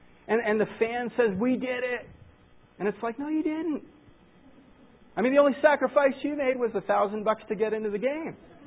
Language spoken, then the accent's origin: English; United States; Now, I'm as patriotic as any American I know. I love our country.